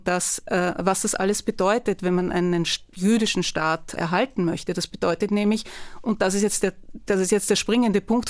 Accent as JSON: {"language": "German", "country": "Austria", "tie": "born there", "said": "ich bin in Österreich geboren und war in einer jüdischen Jugendorganisation, die sehr links war und zionistisch."}